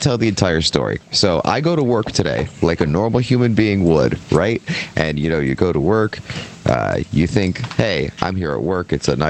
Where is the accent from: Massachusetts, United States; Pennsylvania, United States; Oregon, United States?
Pennsylvania, United States; Philadelphia; Yeah, I am not. I'm from North Philly.